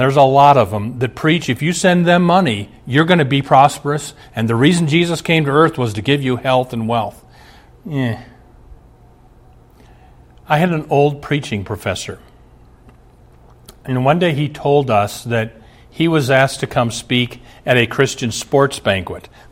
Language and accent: English; Omaha, Nebraska, United States; I've shared this on the program before, but I'm from Omaha.